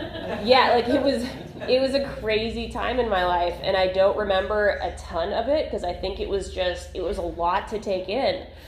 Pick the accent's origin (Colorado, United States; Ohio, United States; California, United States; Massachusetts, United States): California, United States; Huntington Beach; I grew up in Huntington Beach, which is in Orange County.